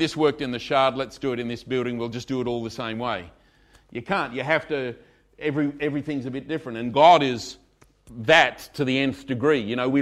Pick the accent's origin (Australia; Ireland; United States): Australia; New South Wales; After all, I'm from New South Wales, you know, so...